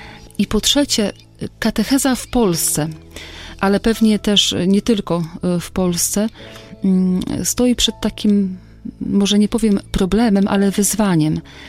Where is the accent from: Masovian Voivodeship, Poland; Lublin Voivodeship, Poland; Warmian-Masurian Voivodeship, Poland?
Warmian-Masurian Voivodeship, Poland; Olsztyn; Ja pochodzę z Olsztyna, tam nie utrzymywałam żadnego kontaktu z siostrami.